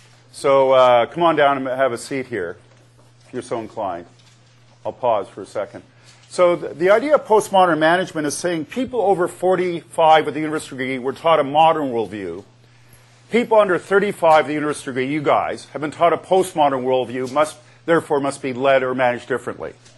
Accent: Canada; I'm from Canada.

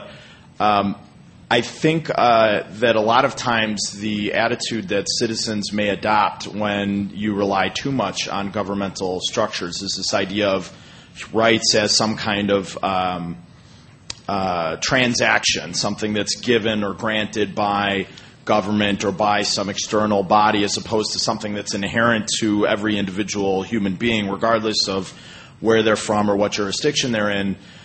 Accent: Chicago, Illinois, United States; I'm from Chicago. I'm a student at the Faculty of Law.

